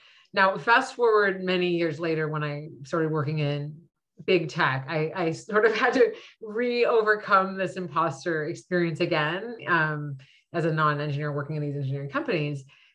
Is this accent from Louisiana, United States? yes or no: no; California, United States; Growing up in the Bay Area, I had a lot of exposure to tech as a thing, I would say, from a young age